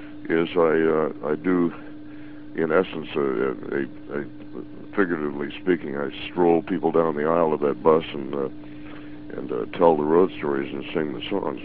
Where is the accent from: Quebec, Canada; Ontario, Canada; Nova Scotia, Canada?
Ontario, Canada; Rockwood; also born or lived in Toronto; Well, I grew up in the village of Rockwood, Ontario, which is a little farming community of 250 people about 50 miles west of Toronto.